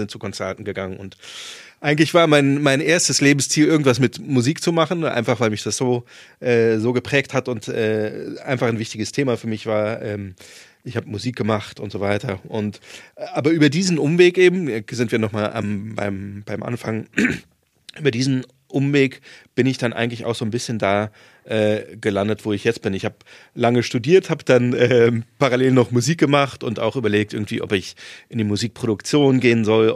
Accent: Saarland, Germany; Ich komme aus einer Familie, mein Vater war Apotheker, meine Mutter hat Medizin studiert und ich bin zwar auf dem Dorf aufgewachsen im Saarland

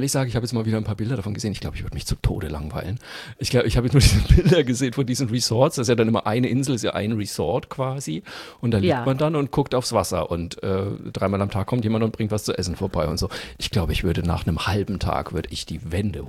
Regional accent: Bavaria, Germany; ich bin ja Franke, bei uns ist das ja alles dasselbe.

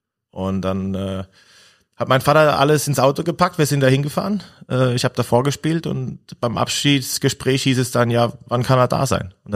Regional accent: Lampertheim, Hesse, Germany; Ich komme ja aus Lampertheim, das ist ja auch 25 Minuten von der Eishalle entfernt gewesen damals und es gab in der Region nur Mannheim.

